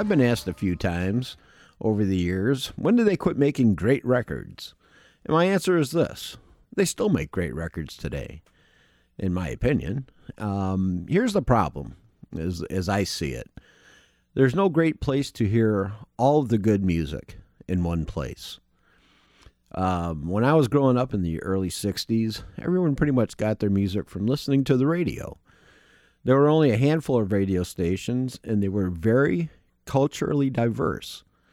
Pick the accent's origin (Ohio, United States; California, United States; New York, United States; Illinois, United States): Illinois, United States; Chicago; Now, growing up in Chicago, we had great powerhouse radio stations